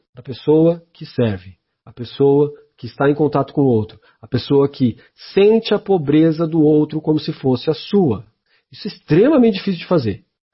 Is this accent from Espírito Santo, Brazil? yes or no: no; São Paulo, Brazil; Eu também sou de São Paulo